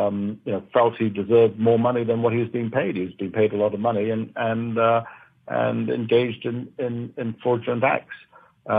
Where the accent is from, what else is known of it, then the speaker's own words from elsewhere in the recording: Hong Kong; I grew up in Hong Kong. I remember in the 70s and early 80s.